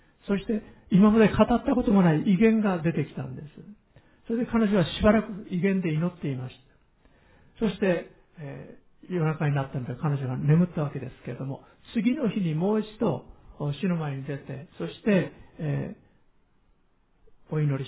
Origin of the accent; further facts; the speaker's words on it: Hiroshima, Japan; 先週広島に帰ってきまして、水曜日の夜は、私の、故郷の、私の田舎のすぐ近くの三好市というところにあります